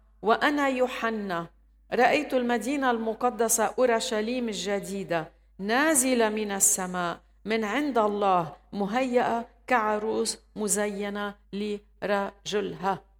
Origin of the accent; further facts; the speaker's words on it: Lebanon; هوية، أنا من لبنان